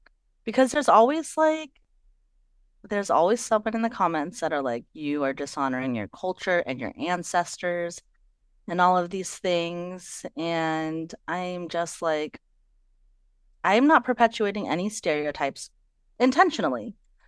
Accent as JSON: {"language": "English", "town": "Phoenix", "region": "Arizona", "country": "United States", "tie": "born or raised there", "also_born_or_lived": "Wisconsin, United States", "said": "I was born in Wisconsin, like I grew up in Phoenix. Like, yes, I speak English very well."}